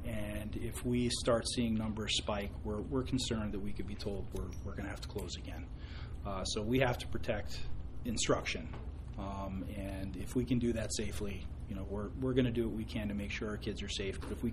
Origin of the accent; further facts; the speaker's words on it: Lake George, New York, United States; I grew up in the North Country, Lake George. We don't have cows.